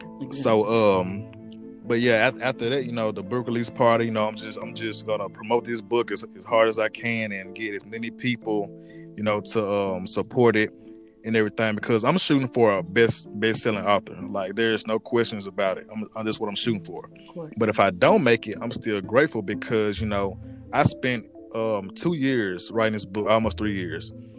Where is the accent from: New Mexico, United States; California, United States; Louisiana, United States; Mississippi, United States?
Mississippi, United States; Hernando; I will have the book release party January 25th in my hometown, Hernando, Mississippi.